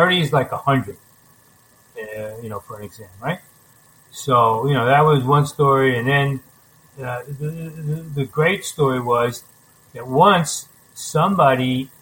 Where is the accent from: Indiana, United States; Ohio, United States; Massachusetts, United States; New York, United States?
New York, United States; College Point; when I was a kid, I grew up obviously in College Point, and there was German, Irish, and Italian.